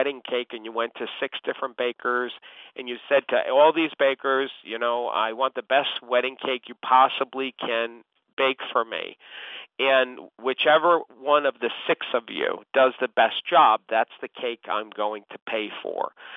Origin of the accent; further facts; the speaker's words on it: New York, United States; Now, I'm a New Yorker, and that dialogue even works in New York